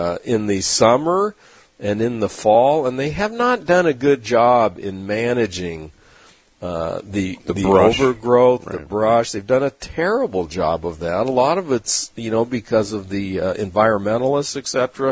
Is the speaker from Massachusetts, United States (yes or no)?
no; California, United States; Okay, I grew up in Southern California. I'm a native. Was there for almost 60 years.